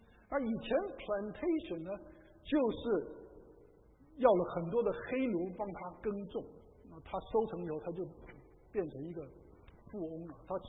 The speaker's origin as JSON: {"language": "Chinese", "country": "Taiwan", "said": "我是从台湾来的，所以对台湾的新闻也很关心啊"}